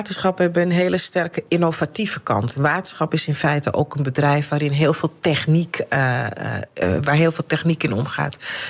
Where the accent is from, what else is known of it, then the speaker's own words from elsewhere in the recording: Amsterdam, North Holland, Netherlands; Ik ben zelf ook geboren en getogen in Amsterdam. Echt was al een stadsjuffer, zoals dat genoemd werd.